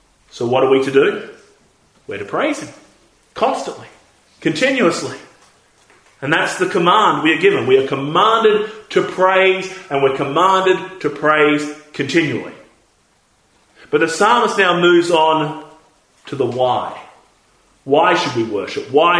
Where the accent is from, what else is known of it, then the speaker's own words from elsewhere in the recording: Australia; As an Australian, I'm a son of the empire.